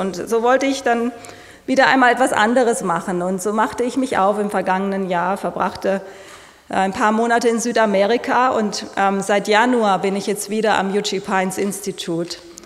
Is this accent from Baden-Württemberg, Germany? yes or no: yes; Karlsruhe, Baden-Württemberg, Germany; in meiner Heimatstadt Karlsruhe